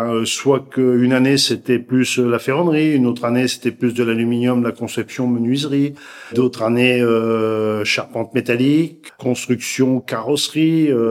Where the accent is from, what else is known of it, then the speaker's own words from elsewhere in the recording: Centre-Val de Loire, France; dans ma région natale, qui est le Loir-et-Cher, vers Blois.